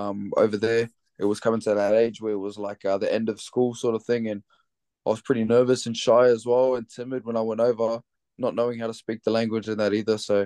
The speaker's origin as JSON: {"language": "English", "town": "St. Mary's", "region": "New South Wales", "country": "Australia", "tie": "born or raised there", "said": "So I was born and bred in Western Sydney, Australia, in St. Mary's, this place called St. Mary's, and with my mum, my dad, my older sister and two younger brothers, we all grew up together."}